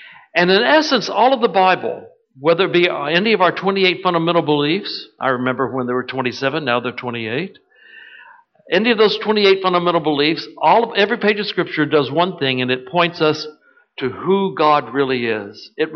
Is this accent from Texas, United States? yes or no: yes; Texas, United States; We seem to manage in Texas, and I know you will here. I grew up in Texas before we had air conditioners, and so that was fun too.